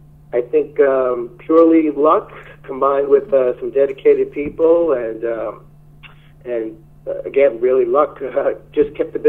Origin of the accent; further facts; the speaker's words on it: New York, United States; now in Phoenix, United States; I was born and raised in New York, and I did my apprenticeship in New York City. I also went to a trade school when I moved to Phoenix